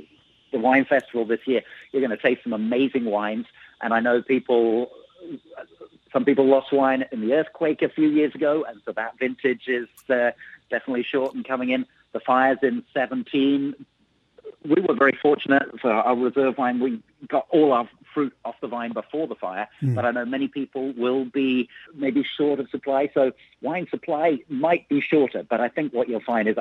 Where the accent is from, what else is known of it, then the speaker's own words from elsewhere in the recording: England, United Kingdom; now in United States; I'm not from California originally, but growing up in England, I'd of course heard